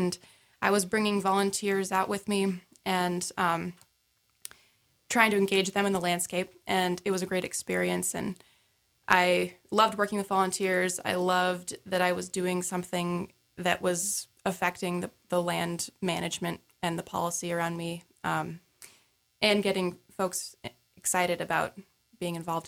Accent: Colorado, United States; now in Sandpoint, United States; Well, interestingly, I'm also from the Front Range of Colorado. I'm trying to be a pretty big Colorado presence up here in the ICL Sandpoint office.

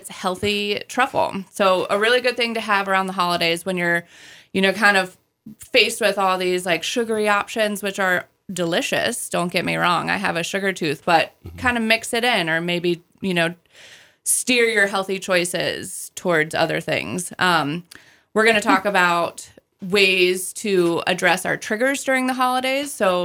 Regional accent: North Carolina, United States; When I'm from North Carolina, when I lived in North Carolina, we didn't grow garlic.

